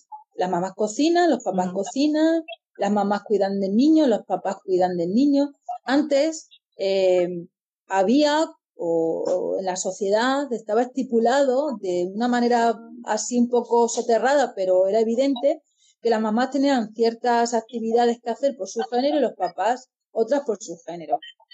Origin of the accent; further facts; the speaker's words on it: Catalonia, Spain; Yo lo he intentado hacer bien, pero no sé catalán. Siendo catalana, que conste.